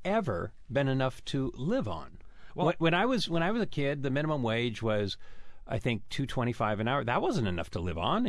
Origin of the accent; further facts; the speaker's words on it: Seattle, Washington, United States; I come at it from where I grew up. I grew up in West Seattle.